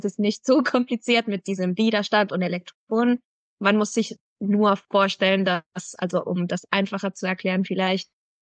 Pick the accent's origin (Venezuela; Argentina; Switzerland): Venezuela; German is a second language; moved away as an adult; now in Germany; Ich komme ursprünglich aus Venezuela, also Lateinamerika. Und dann bin ich umgezogen hier, um mein Studium in Ernährungswissenschaften zu machen.